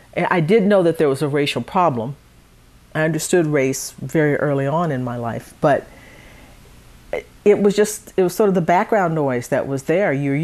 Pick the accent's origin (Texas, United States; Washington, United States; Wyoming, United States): Texas, United States; Conroe; also born or lived in Livingston; But we moved there when I was an infant. I was born in Livingston, which is even deeper into East Texas